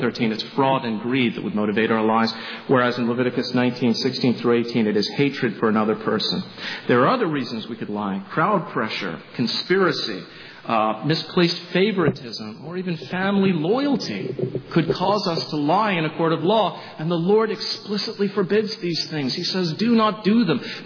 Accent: England, United Kingdom; in my home country of England, there's a town called Devizes

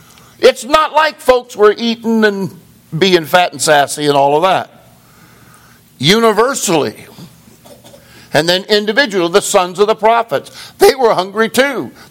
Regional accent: California, United States; I grew up in California, near San Francisco.

